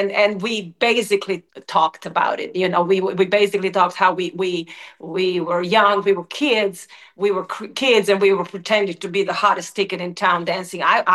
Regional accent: Serbia; now in United States; He grew up here in Michigan, and I grew up in Serbia, and we had the same upbringing

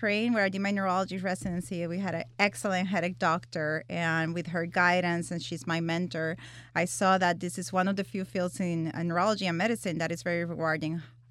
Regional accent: Puerto Rico; I grew up in Puerto Rico.

